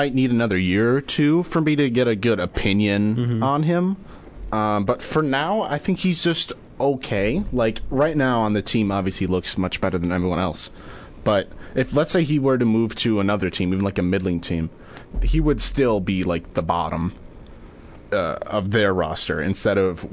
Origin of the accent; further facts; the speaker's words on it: Detroit, Michigan, United States; Well, see, I grew up in the Detroit area, so I'm a Detroit fan through and through.